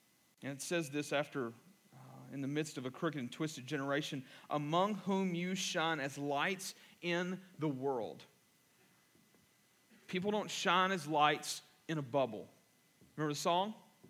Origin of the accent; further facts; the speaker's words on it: Kentucky, United States; I'm from Kentucky. I don't know what the bushel was about.